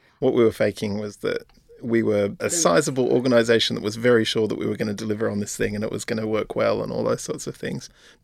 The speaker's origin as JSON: {"language": "English", "country": "Australia", "said": "Yeah, so I'm Australian as well."}